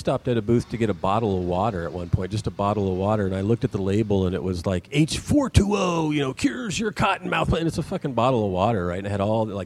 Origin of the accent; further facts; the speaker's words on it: Indiana, United States; now in Seattle, United States; I came out from Indiana, and aside from the just horrific winters that are out there, they also have a lot of tornadoes out there, and that's something you don't see here in Seattle really ever either is tornadoes